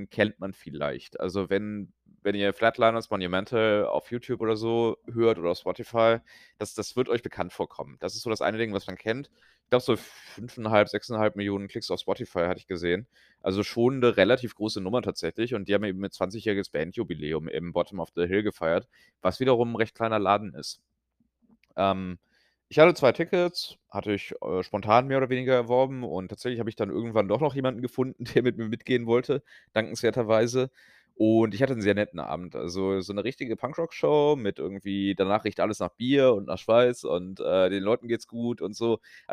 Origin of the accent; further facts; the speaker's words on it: Rhineland, Germany; now in United States; Ich komme ja aus dem Rheinland, da gibt es ja auch die fünfte Jahreszeit.